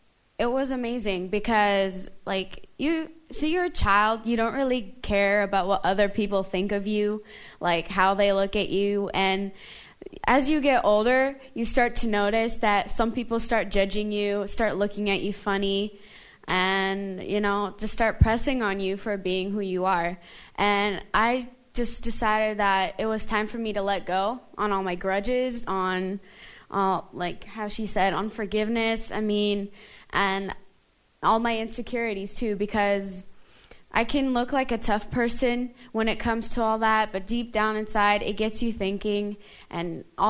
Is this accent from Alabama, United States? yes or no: no; Washington, United States; I'm from Washington.